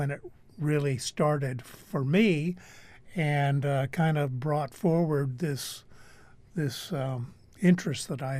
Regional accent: San Diego, California, United States; Growing up in San Diego many years ago, I used to look at sailboats and watch people sailing and thought, that really looks fun.

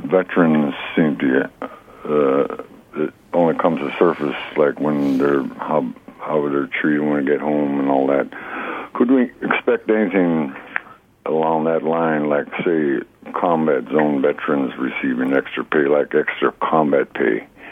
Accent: Klukwan, Alaska, United States; Like I said, I'm from Kluckwan.

